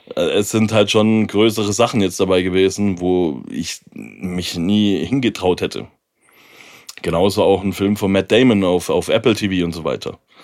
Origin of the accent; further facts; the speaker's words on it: Baden-Württemberg, Germany; accent: Swabian; Durch mein Deutschrap war ja mein schwäbischer Dialekt sowieso nicht ganz so vorhanden wie jetzt bei dir zum Beispiel.